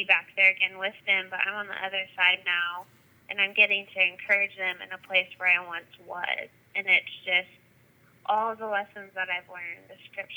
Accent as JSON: {"language": "English", "region": "South Carolina", "country": "United States", "tie": "born or raised there", "said": "I actually launched my group that I'm leading in my hometown of South Carolina now last night."}